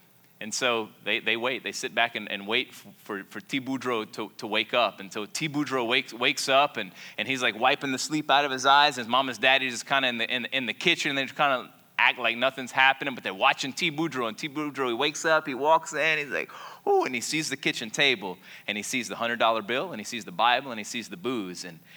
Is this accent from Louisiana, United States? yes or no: yes; Louisiana, United States; But let me tell you, I'm from South Louisiana, and I got killer ice driving skills.